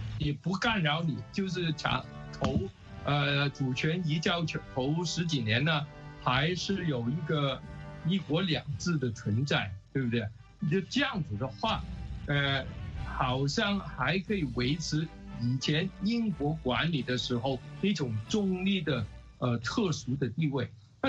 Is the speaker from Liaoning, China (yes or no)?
no; Guangdong, China; 就变成我们广东人说的那种糖水滚糖鱼